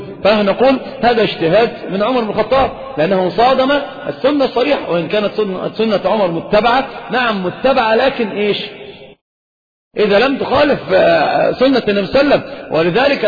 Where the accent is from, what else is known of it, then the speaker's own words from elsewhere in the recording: Saudi Arabia; والخف ظاهر عندنا في السعودية